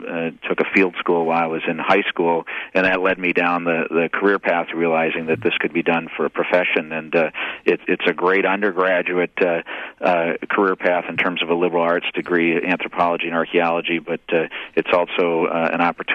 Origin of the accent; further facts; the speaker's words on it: Marinette, Wisconsin, United States; my interest developed growing up in northeast Wisconsin in Marinette, my family living on